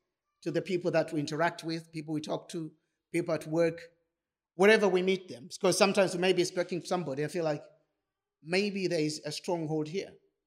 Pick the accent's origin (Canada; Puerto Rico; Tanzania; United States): Tanzania; born there; I was born in Tanzania